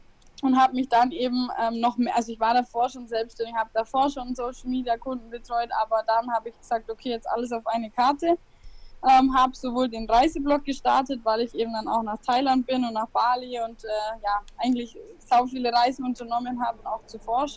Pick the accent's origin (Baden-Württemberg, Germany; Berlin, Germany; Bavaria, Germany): Bavaria, Germany; Augsburg; ich komme aus Augsburg